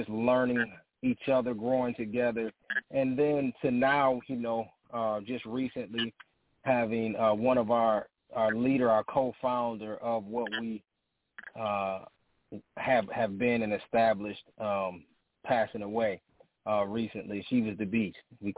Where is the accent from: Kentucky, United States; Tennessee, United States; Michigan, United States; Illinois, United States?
Michigan, United States; Lansing; I hail from Lansing, Michigan